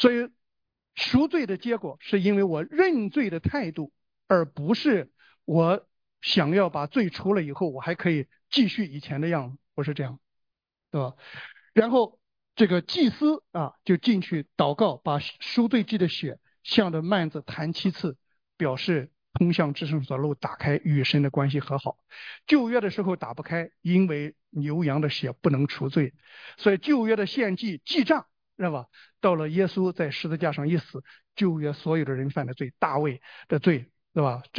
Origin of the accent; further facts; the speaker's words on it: China; born there; 我小的时候出生在中国